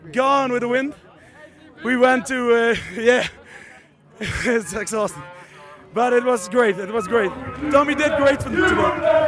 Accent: Limburg, Netherlands; From Holland, Limburg.

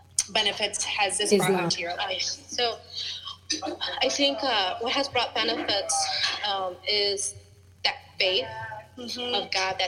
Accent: Chicago, Illinois, United States; being raised as a Mexican Puerto Rican, being Chicagoan, being a Latina

